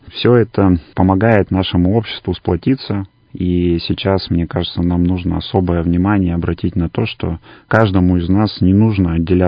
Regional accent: Siberia, Russia; они подчеркивают о том, что мы сибиряки со стержнем

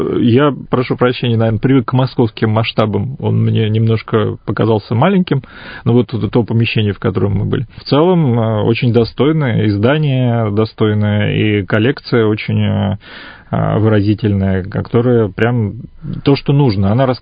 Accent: Astrakhan, Astrakhan Oblast, Russia; И я вот вырос в Астрахани

